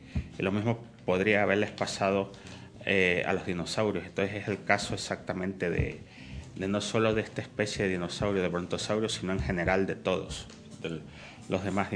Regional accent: Ecuador; claro, terrible en Ecuador y bueno, que superaba los 40 grados. Claro, allá es demasiado 40 grados en mi país. Es un país con un clima

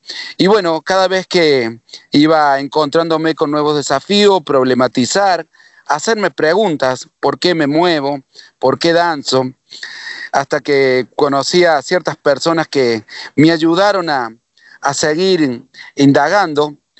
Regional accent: Villa del Dique, Córdoba, Argentina; mi pueblo, un pueblo pequeño, Villa del Dique, de 4.000 habitantes

